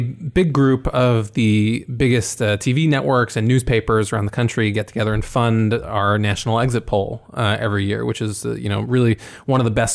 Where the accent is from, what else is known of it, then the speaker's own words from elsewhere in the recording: Ithaca, New York, United States; Yeah, a lot of college towns, including my hometown of Ithaca, has described something like